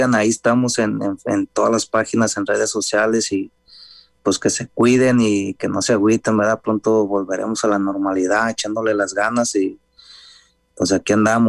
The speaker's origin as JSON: {"language": "Spanish", "town": "Guadalajara", "region": "Jalisco", "country": "Mexico", "said": "Por eso soy de Guadalajara, tengo algo con mariachi"}